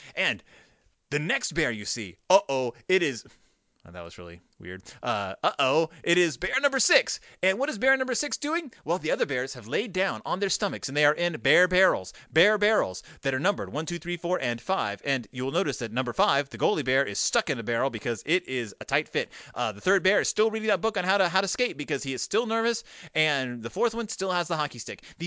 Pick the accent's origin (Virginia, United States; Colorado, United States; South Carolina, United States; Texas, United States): Texas, United States; I'm from Texas.